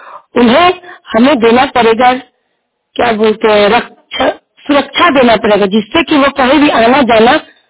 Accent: Jyotipur, India; ज्योतिपुर गाँव की मैं रहने वाली हूँ, लालगंज प्रखंड।

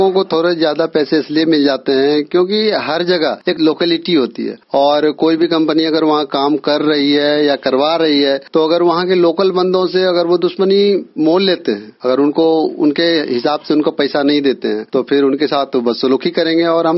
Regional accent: Katariya, India; और मैं कटरिया ग्राम का निवासी हूँ और मैं गुजरात राज्य में काम करता हूँ।

